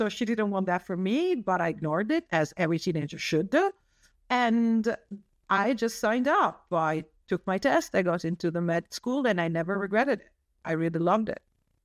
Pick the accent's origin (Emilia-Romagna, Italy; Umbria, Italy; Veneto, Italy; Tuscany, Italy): Tuscany, Italy; I was an only child. I grew up in Tuscany, which is, you know, a nice place to grow up in.